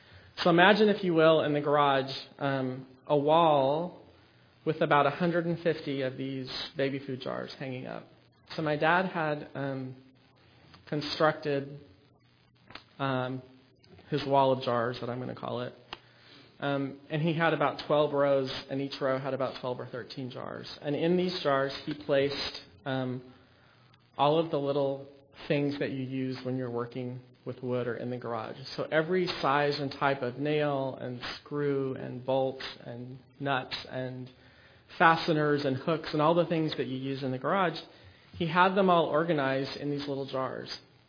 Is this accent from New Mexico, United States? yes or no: yes; Albuquerque, New Mexico, United States; the house where I grew up in Albuquerque.